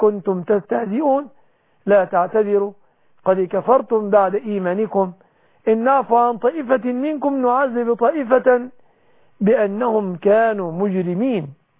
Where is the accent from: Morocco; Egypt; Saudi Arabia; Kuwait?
Egypt; بلادنا مصر